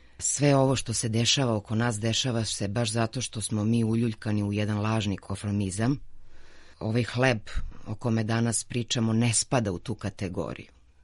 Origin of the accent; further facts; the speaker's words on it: Lajkovac, Kolubara District, Serbia; Ja dolazim iz Lajkovca, odakle je i krenula Kolubarska bitka.